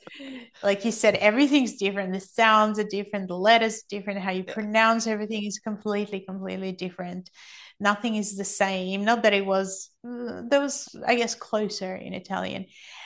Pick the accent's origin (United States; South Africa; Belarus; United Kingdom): Belarus; born there; English is a second language; I was born in Belarus, so he ended up learning Russian, and we did have Belarusian, but at that time everybody spoke Russian